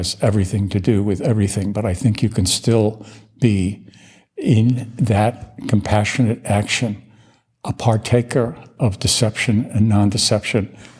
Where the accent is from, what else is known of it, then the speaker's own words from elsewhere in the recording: New York, United States; and I'm a pretty savvy traveler, and I'm from New York, and I've been around.